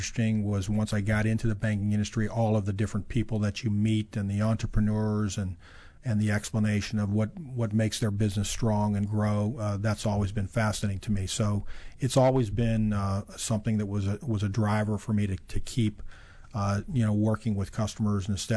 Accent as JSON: {"language": "English", "town": "Pittsburgh", "region": "Pennsylvania", "country": "United States", "tie": "born or raised there", "said": "Well, I grew up in Pittsburgh in a working class family."}